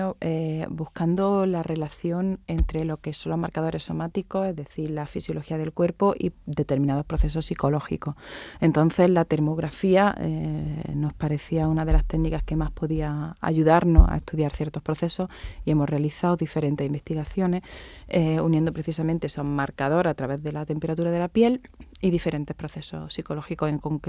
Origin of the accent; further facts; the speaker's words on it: Andalusia, Spain; nosotros somos los dos andaluces y nuestro grupo está aquí.